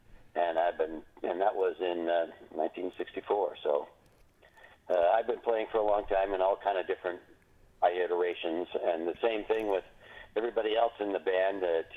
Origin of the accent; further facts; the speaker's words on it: Neenah, Wisconsin, United States; I grew up in Neenah, Wisconsin.